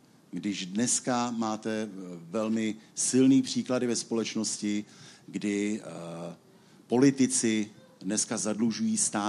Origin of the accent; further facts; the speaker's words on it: Chomutov, Ústí nad Labem Region, Czechia; jsem tady s manželkou, pocházíme z Chomutova.